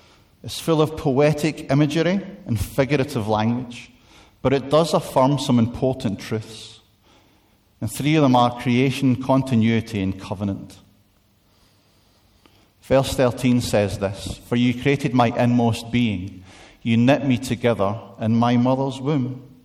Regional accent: Scotland, United Kingdom; now in England; As a Scotsman living in England, I'm grateful for that verse.

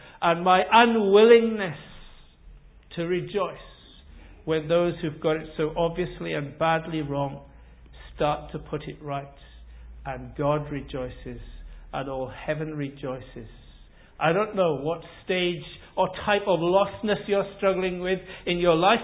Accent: Wales, United Kingdom; I come from South Wales originally and grew up on a farm, and we kept sheep as well as cattle on the two farms.

